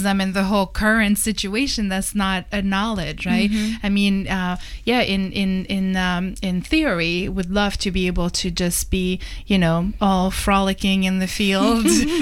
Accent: France; I'm a white woman and I come from Europe, I come from France.

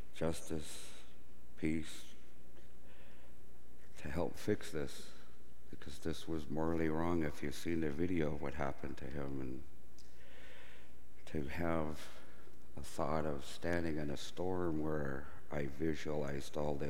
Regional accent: Seattle, Washington, United States; I wanted to honor my brother as we grew up knowing him in Seattle here as carvers

